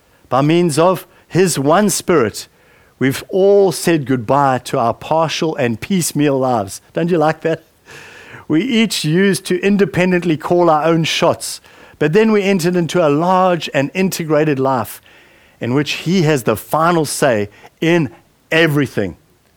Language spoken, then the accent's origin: English; South Africa; Don't label yourself, well, I'm South African. No, I'm a child of the kingdom. And I'm also a British citizen